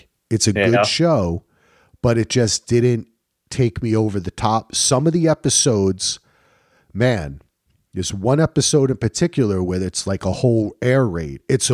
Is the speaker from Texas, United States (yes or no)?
no; New Jersey, United States; I am from New Jersey.